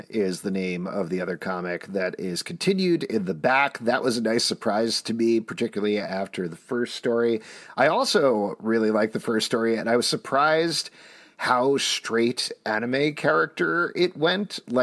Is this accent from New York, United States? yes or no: yes; New York, United States; now in Los Angeles, United States; because I come from New York